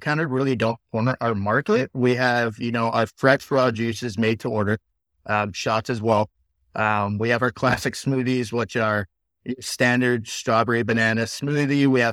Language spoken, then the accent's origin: English; Hawaii, United States; Leaning back on my experience growing up in Hawaii with those flavors, with most of the products that we use actually growing in my yard.